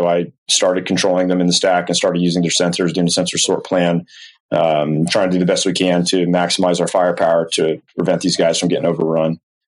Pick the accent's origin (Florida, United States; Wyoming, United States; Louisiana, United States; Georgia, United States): Florida, United States; originally I selected that assignment because I'm from Florida and it was at Eglin Air Force Base. It was the closest thing to home.